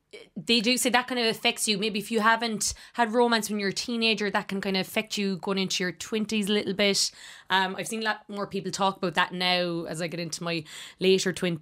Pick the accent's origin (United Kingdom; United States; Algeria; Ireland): Ireland; Munster; now in Dublin, Ireland; I moved back up to Dublin from Kerry, kind of upended my life in a lot of ways. Thought that, like, there was a lot of friends at home who were in long-term relationships